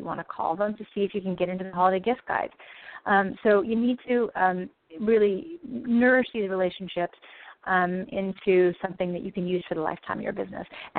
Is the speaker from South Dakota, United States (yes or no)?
no; New York, United States; Personally. I am a New Yorker.